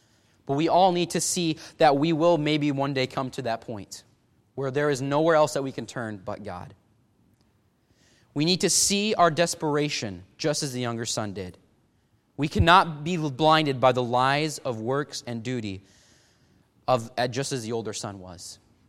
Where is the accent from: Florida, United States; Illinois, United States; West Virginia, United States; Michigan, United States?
Illinois, United States; now in Washington, United States; in the state of Washington, back in my home state of Illinois